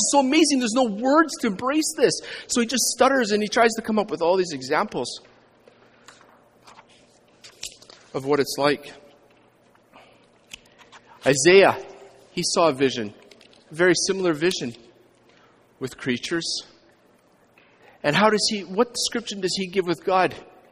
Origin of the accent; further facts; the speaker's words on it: Quesnel, British Columbia, Canada; When I grew up in Quesnel, and Barkville's near there, there's this mountain called Mount Agnes.